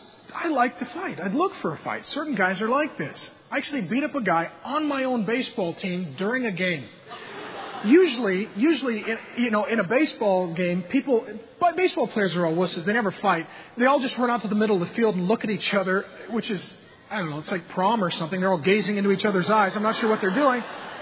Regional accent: Ireland; I'm Irish. We have two emotions.

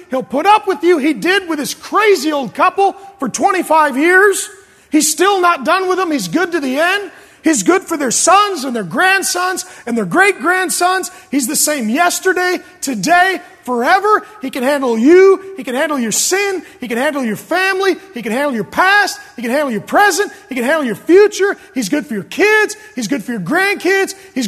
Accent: SeaTac, Washington, United States; I grew up in SeaTac behind a strip club. Now I'm a Bible preacher. The only thing that came out of my neighborhood was crackheads and axe murderers.

